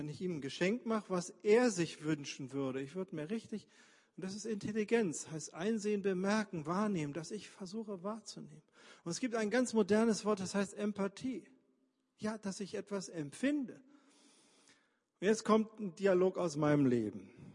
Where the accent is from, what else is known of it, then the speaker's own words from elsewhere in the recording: Berlin, Germany; Ich komme zwar aus Berlin, aber ich liebe das Dorfleben. Und ich liebe es, in unserem Siegerländer Dorf, wo meine Frau herkommt, dass man sich grüßt.